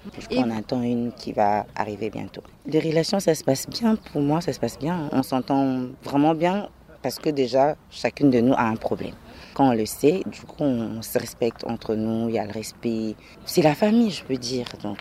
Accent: Kinshasa, DR Congo; moved away as an adult; now in France; Je viens du Congo RDC, exactement à Kinshasa. Exactement. Oui, depuis quelques années, je suis en France. Déjà 5 ans bientôt.

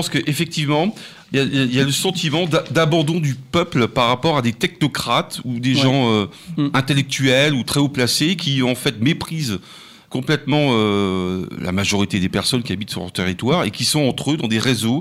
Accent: Hauts-de-France, France; Je viens du département du Nord et je peux vous dire que le charbon, c'était quelque chose en Nord.

